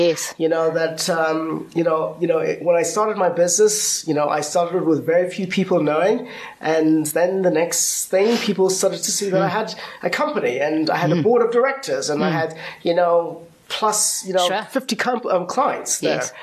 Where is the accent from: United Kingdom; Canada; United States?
United Kingdom; So my time in the UK, you know, was an interesting time. I grew up in the Margaret Thatcher era.